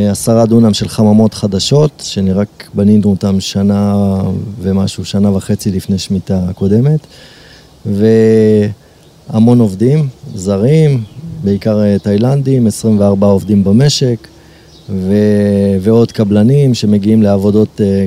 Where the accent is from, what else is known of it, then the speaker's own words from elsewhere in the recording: Azarya, Central District, Israel; אז אני עוצר והם אומרים שלום, מאיפה אתה? אני אומר שאני פה מעזריה